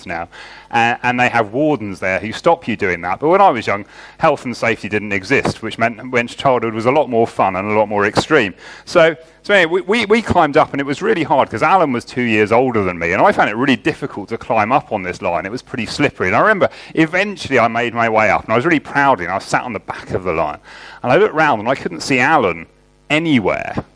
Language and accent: English; East of England, United Kingdom; Now, I've lived in the West Country since I was a student, but I grew up in Hertfordshire, just north of London, which meant that summer holidays, half terms and so on, were always regular trips into London to see the sights.